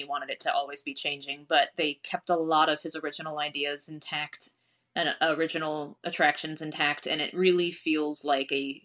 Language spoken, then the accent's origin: English; Northeast, United States; So I grew up in the Northeast, so we went to Disney World in Florida a lot.